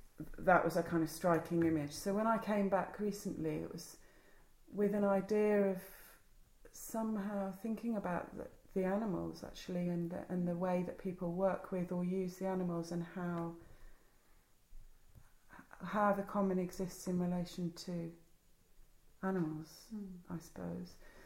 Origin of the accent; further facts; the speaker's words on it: South West England, United Kingdom; I grew up in the West Country, not in a location, not right here, but outside Bath